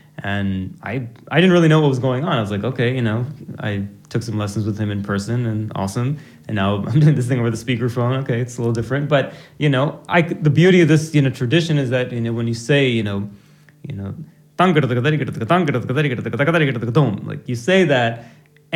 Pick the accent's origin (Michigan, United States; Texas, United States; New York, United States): Michigan, United States; Kalamazoo; also born or lived in Los Angeles; I was born in L.A., Los Angeles, but I grew up mostly in Michigan, in a very small town in southwest Michigan called Kalamazoo.